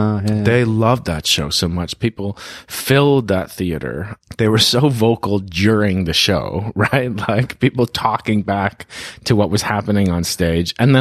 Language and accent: English; Toronto, Ontario, Canada; I grew up in Toronto